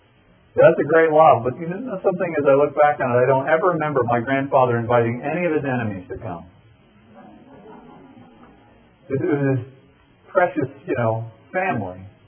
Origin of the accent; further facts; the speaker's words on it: Miami, Florida, United States; And my grandfather, who lived in New Jersey, I was raised in Miami.